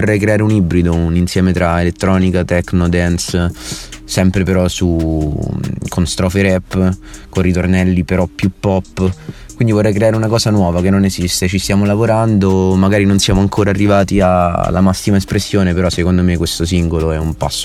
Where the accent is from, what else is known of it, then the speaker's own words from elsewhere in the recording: Rome, Lazio, Italy; Ho 22 anni e vengo da Roma.